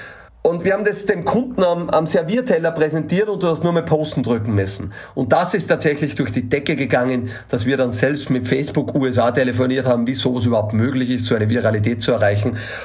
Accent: Austria; Aber man sieht, da muss man auch lästig sein, so würde ich sagen, als Österreicher.

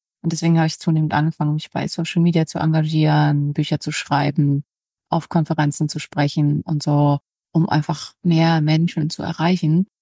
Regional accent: Berlin, Germany; Also ich bin Ärztin. Ich bin aus Berlin.

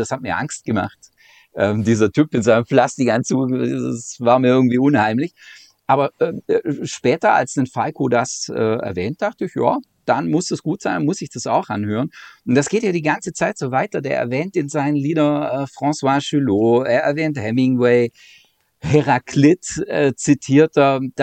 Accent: Baden-Württemberg, Germany; ich komme ja aus der Nähe des Bodensees.

